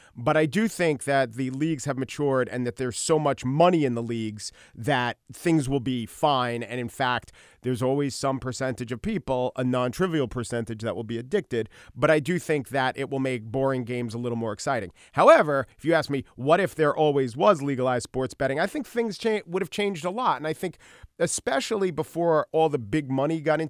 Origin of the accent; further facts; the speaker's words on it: New York, United States; I'm from New York, and I could have been a Yankees fan, but I was raised a Mets fan